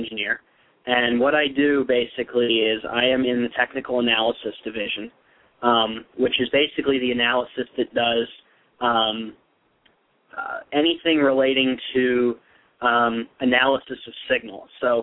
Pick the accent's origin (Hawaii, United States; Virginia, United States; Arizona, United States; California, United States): Virginia, United States; I grew up in Virginia from the time I was mm-hmm. six. I went to the University of Virginia, and until I moved to Tennessee to work at Lucan, I basically lived in Virginia.